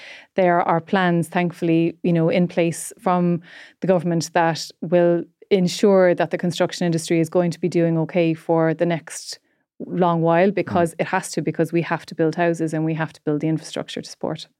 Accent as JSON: {"language": "English", "town": "Cork", "region": "Munster", "country": "Ireland", "tie": "born or raised there", "said": "I grew up just outside Cork City"}